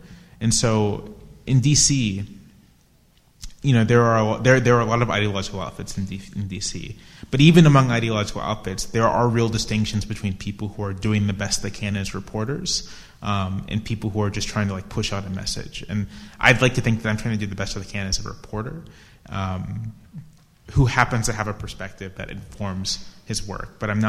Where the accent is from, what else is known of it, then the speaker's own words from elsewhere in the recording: the South, United States; I tend to write about what I know, and I'm from the South, and sort of what I know is the South.